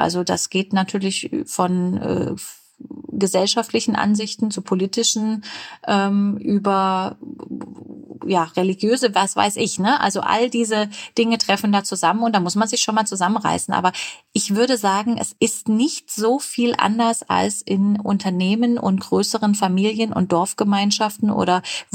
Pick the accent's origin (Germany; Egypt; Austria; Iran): Germany; Dresden, Saxony; born there; Ich bin gebürtig aus Dresden.